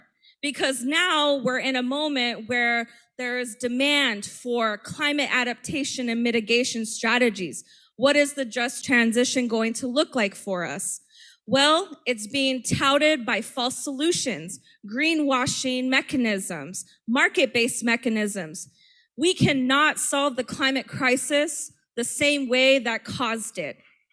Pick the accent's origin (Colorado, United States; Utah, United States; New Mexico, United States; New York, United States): New Mexico, United States; Sandia Pueblo; I am from Sandia Pueblo. Where my Pueblo people at? And I'm also Yuchi.